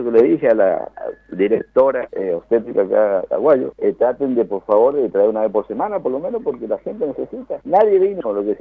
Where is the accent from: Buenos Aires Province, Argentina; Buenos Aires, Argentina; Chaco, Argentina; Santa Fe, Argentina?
Chaco, Argentina; Tres Isletas; now in Formosa, Argentina; yo soy de Tres Giletas, Chaco, y hace 20 años que estoy en Formosa, y me considero formoseño ya, porque claro, tengo mi familia, tengo mi esposa que es de Clorinda.